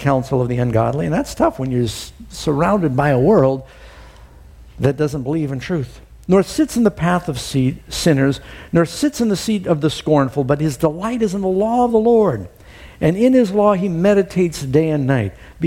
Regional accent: New York City, New York, United States; And I know I grew up in New York City. We had a lot of pigeons.

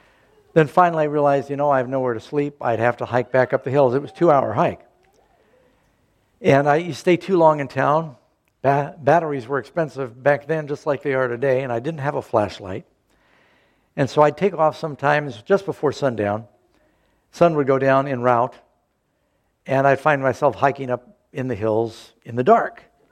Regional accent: New York City, New York, United States; also born or lived in Southern California; You know, I grew up mostly in New York City, born in Southern California. I think I lived there till I was six.

